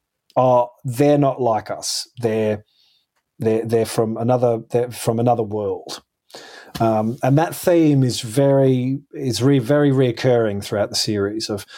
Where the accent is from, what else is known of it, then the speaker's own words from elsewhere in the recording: Perth, Western Australia, Australia; even I remember growing up in Perth